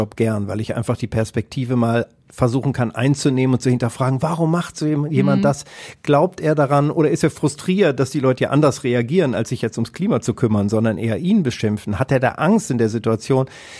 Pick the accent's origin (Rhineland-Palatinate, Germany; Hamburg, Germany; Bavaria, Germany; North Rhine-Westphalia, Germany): North Rhine-Westphalia, Germany; Katernberg; ich komme aus Katernberg und so und bin jetzt Lokführer